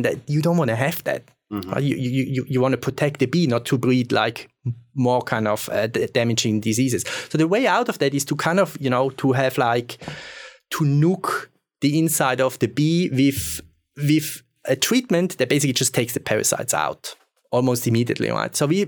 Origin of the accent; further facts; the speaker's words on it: Switzerland; English is a second language; moved away as an adult; now in United States; I grew up in Switzerland. I was born in Switzerland. I grew up in Switzerland. I did my PhD there